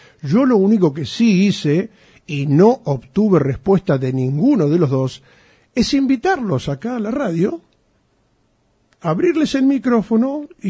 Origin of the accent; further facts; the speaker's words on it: Argentina; Somos todos argentinos.